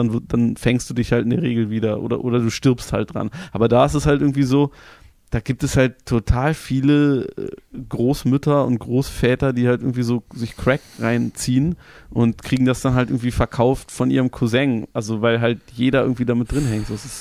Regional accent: Germany; ich bin halt so Musiker, ich komme halt aus Deutschland

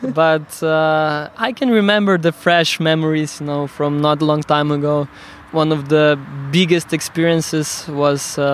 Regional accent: Slovenia; English is a second language; I'm Slovene. I come from Slovenia, so I consider myself a Slovenian.

